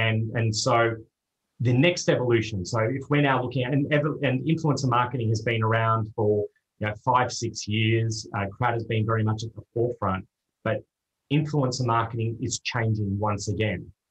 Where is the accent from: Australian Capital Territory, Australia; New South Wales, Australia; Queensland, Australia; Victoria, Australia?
Victoria, Australia; Melbourne; moved away as an adult; now in Amsterdam, Netherlands; Born and bred in Melbourne. The heart's still very much in Australia, but moved over here about 5 years ago